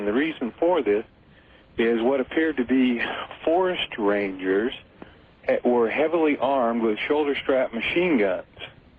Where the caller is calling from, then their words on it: the Ozarks, United States; I am calling from the Ozarks.